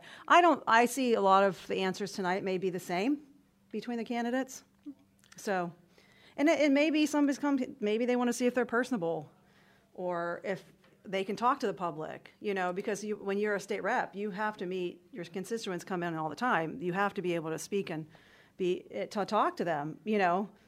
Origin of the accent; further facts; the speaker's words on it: Pittsburgh, Pennsylvania, United States; And now I grew up in Pittsburgh in the 80s. I'm much older than you.